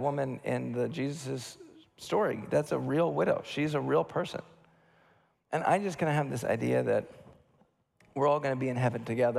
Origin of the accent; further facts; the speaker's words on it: Wisconsin, United States; We're from Wisconsin. It's got cheese in it and stuff.